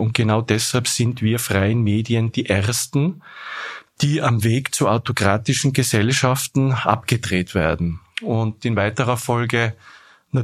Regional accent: Tyrol, Austria; now in Vienna, Austria; Ja, und haben da über meine Erfahrungen als Tiroler in Wien gesprochen.

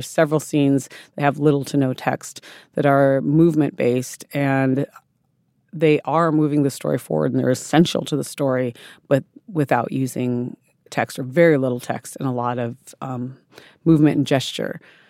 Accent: South Dakota, United States; I grew up in South Dakota, where my Lakota people are from, but I was adopted at a young age

